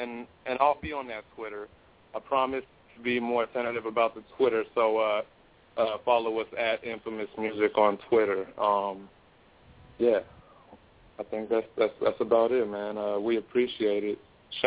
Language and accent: English; San Pedro, California, United States; He's from my hometown of San Pedro, and he is chilling.